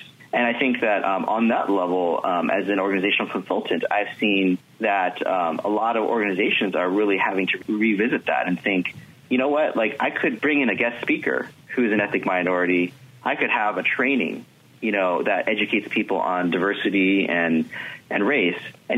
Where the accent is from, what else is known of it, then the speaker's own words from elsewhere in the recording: United States; You know, I've actually, even though I'm Chinese American, I've never been to China.